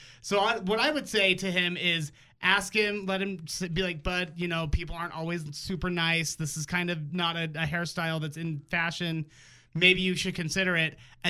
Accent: Layton, Utah, United States; So I grew up in Layton, but I went to high school in Ogden.

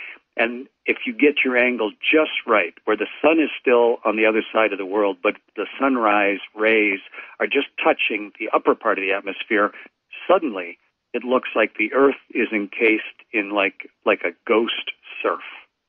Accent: Canada

